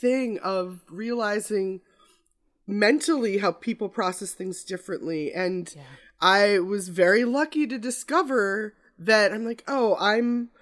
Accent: Midwest, United States; Well, I think I mentioned I'm originally from the Midwest.

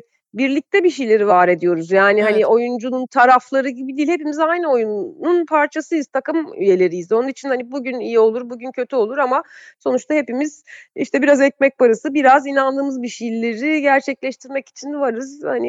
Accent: Avşa, Balıkesir, Turkey; Çocukluğum Avşa'da geçmiş, kum zambaklarının arasında.

